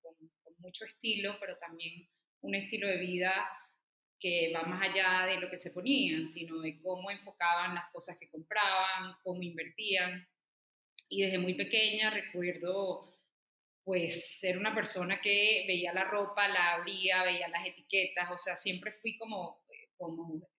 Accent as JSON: {"language": "Spanish", "town": "Caracas", "region": "Capital District", "country": "Venezuela", "tie": "born or raised there", "said": "Soy venezolana, nací en Caracas y crecí en el seno de una familia que nos inculcó mucho la apreciación por las artes y por el buen vestir, por la calidad de las cosas."}